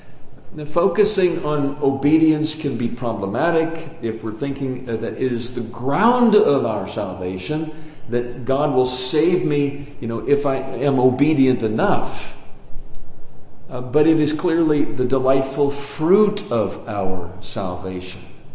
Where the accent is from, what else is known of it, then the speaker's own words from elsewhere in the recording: Illinois, United States; in my home church, in my hometown in Illinois.